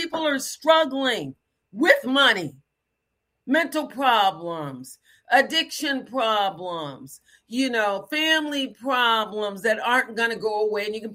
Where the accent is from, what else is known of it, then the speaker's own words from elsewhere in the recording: United States; I feel embarrassed some days of being American.